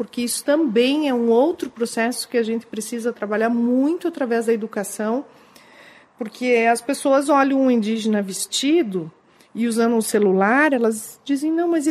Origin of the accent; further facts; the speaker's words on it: Brazil; eu me senti muito envergonhada como brasileira, porque eu conheço uma boa parte do mundo, né? Mas não conhecia meu país.